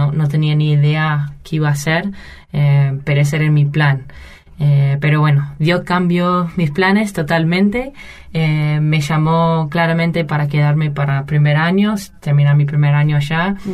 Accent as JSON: {"language": "Spanish", "country": "United States", "said": "Yo soy de los Estados Unidos."}